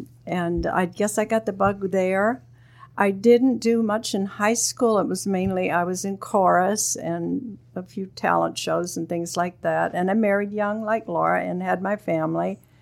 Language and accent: English; Kentucky, United States; also born or lived in Knox, Indiana; I'm actually from the South as a little girl, and went to grade school in Kentucky. Then I moved to Indiana. A little town called Knox, Indiana. Went to high school there, got married there